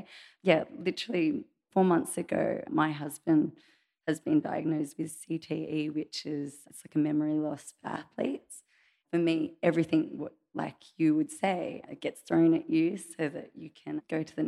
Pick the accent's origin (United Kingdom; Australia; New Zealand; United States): Australia; I am an Australian fashion designer.